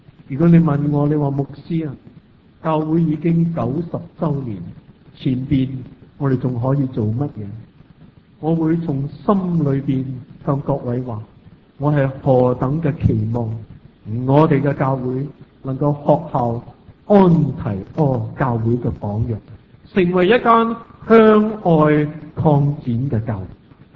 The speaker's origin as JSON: {"language": "Chinese", "country": "China", "said": "往往我们中国人都很自然有一个的感觉"}